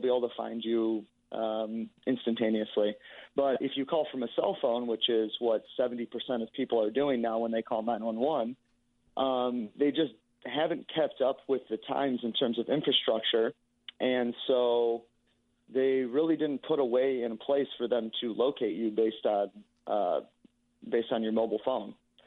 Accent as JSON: {"language": "English", "town": "Geneva", "region": "Illinois", "country": "United States", "tie": "born or raised there", "said": "So I grew up in Geneva, a suburb of Chicago, kind of an hour west. Went to school at NIU"}